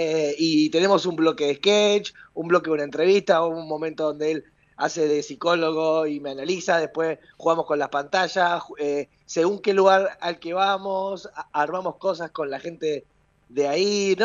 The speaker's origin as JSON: {"language": "Spanish", "town": "Rosario", "region": "Santa Fe", "country": "Argentina", "lives_now": "Buenos Aires, Argentina", "said": "Sí, yo soy rosarino y me está pasando algo muy loco, que cuando era chico admiraba a un montón de porteños, y ahora que me vine a vivir a Buenos Aires"}